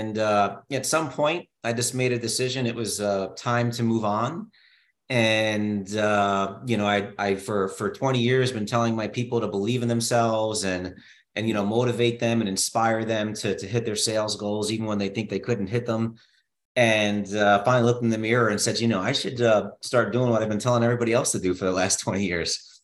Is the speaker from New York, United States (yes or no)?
yes; New York, United States; now in Maryland, United States; Coming from New York, I'm originally from New York, where local really means nothing to people because people are from all over the place.